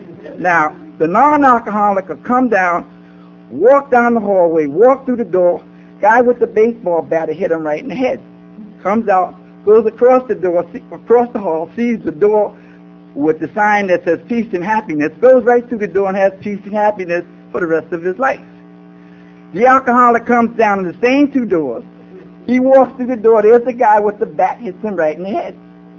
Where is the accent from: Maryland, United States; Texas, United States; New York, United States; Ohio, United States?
New York, United States; So that growing up in New York